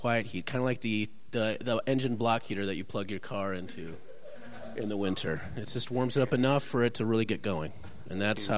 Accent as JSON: {"language": "English", "region": "Minnesota", "country": "United States", "said": "There's a helpfulness about being calm as a Minnesotan. But there's a way you can be Minnesotan and really argue well."}